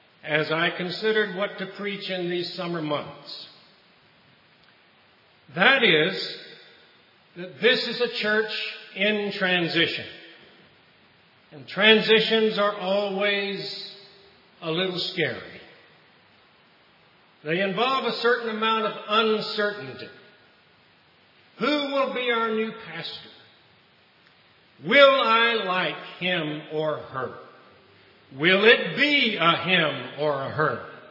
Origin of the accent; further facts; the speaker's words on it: Mississippi, United States; moved away; I grew up in South Mississippi, but I have lived in New England for nearly 30 years, and my accent has gradually moved up the eastern seaboard.